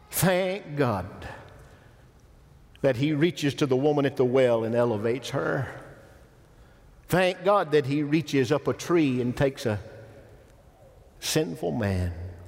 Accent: Alabama, United States; also born or lived in Detroit, United States; I was born in Detroit. Lived there till I was a second grader. The race riots got hot. They burned Detroit down in 68. We had moved to Alabama.

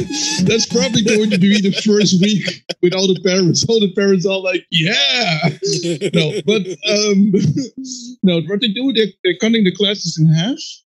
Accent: Netherlands; English is a second language; I'm from the Netherlands

